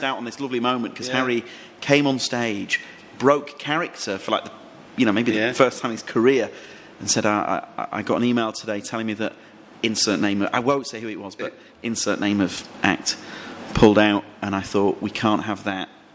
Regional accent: Leeds, Yorkshire and the Humber, United Kingdom; I'm from Leeds

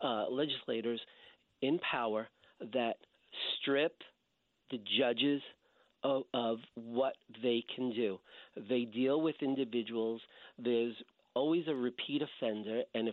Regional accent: New York City, New York, United States; And I'm from New York, and it's pathetic what has happened to that city

